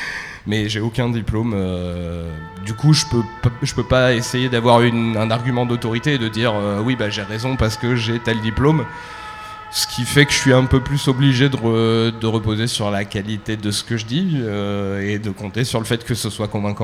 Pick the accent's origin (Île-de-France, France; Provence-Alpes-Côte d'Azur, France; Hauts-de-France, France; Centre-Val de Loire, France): Île-de-France, France; now in Bordeaux, France; Alors, donc je viens de Bordeaux. Enfin, à la base, je viens de région parisienne, mais ça fait presque 20 ans que je suis à Bordeaux.